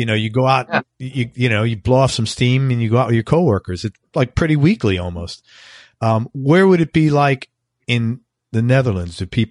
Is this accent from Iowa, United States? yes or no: no; New York City, New York, United States; my wife is from the UK and I'm from New York City.